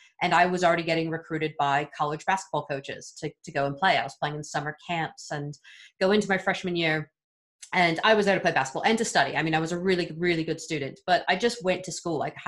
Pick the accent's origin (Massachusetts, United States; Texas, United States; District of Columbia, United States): District of Columbia, United States; Washington; moved away as an adult; also born or lived in Louisville, Kentucky; now in United Kingdom; I've been in the UK for about 7.5 years now. But I grew up in the US. So my parents were divorced. I grew up in Washington, D.C., and then my dad moved to Louisville, Kentucky. So that was just a major cultural shift.